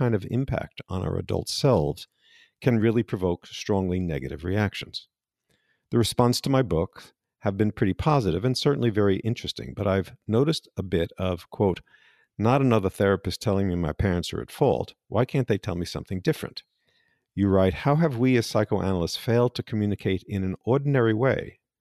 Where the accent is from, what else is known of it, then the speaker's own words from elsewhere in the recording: United States; Keen isn't a word we in the States use, but I love the word.